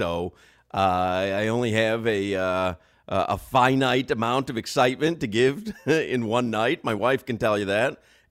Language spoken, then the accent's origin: English; Chicago, Illinois, United States; like I grew up in Chicago